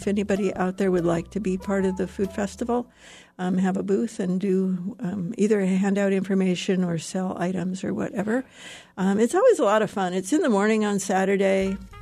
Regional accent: Haines, Alaska, United States; now in Juneau, United States; I grew up in Haines, and there you could just sort of like throw seeds out and stuff would just grow.

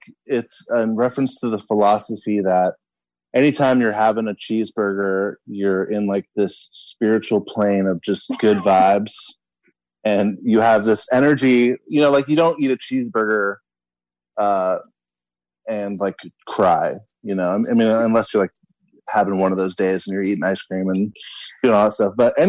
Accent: Ketchikan, Alaska, United States; now in Seattle, United States; I live in Seattle. I was born and raised in Ketchikan, so I do have roots in Alaska.

